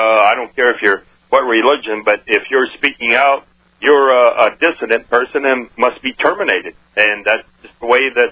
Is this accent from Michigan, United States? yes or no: no; Pennsylvania, United States; Well, I'm from Pennsylvania, but I drive through Chicago